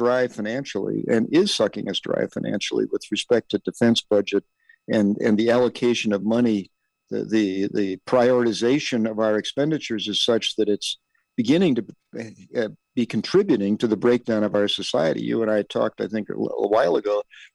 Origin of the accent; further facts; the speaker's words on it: United States; It used to be, as an American, we sort of trusted what the intelligence apparatus and the CIA told us was going on.